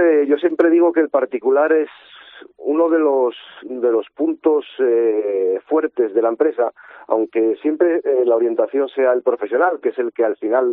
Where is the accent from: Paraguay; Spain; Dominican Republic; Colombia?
Spain; Asturias; como buenos asturianos que somos, pues somos gente cercana